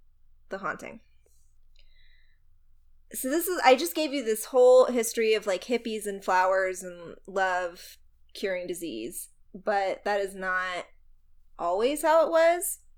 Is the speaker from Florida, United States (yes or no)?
no; Texas, United States; There's a building in Texas. I'm actually originally from Texas.